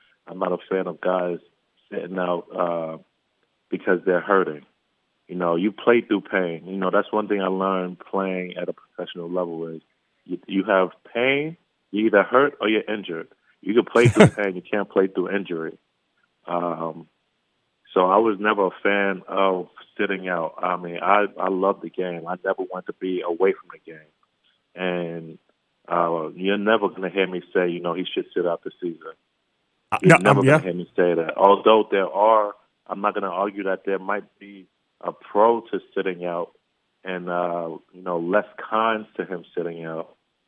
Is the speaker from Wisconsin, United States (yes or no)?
no; New York City, New York, United States; I'm from New York City. There's a playground on every corner